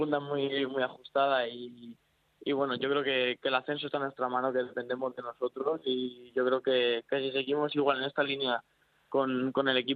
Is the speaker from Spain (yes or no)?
yes; Seseña, Castilla-La Mancha, Spain; yo no soy de Vallecas, yo soy de Toledo, o sea, de Seseña.